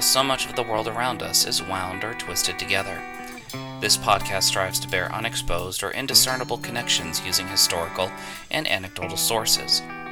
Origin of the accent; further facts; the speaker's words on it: New England, United States; I'm a New England kid, and growing up in New England, John F. Kennedy was revered as the Second Coming.